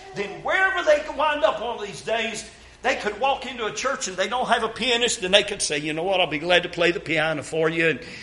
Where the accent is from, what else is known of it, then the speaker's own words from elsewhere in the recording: United States; I was born and raised in America.